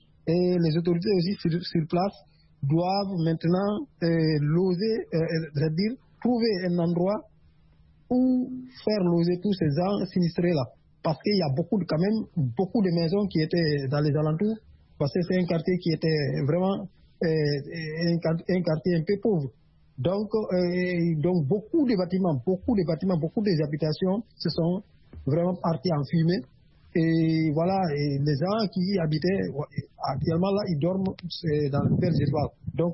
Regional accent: Guinea; je suis un Guinéen aussi. Et j'ai vécu dans ce pays, et puis aussi, et mon lycée était tout près de ce dépôt de ce carburant-là.

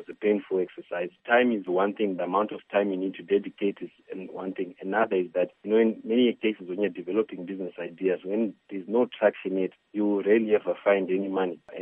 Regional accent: Zimbabwe; I grew up in Zimbabwe. My primary school was at Lewiston Primary School, secondary school was at Prince Edward.

